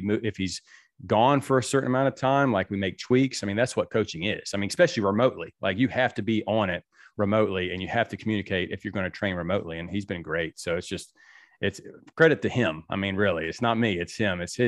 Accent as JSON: {"language": "English", "region": "Virginia", "country": "United States", "tie": "born or raised there", "moved": "as an adult", "said": "Growing up in Virginia, it was cold and snowy during baseball season. I said, no more. Not having it. So I moved down to Florida, played college baseball."}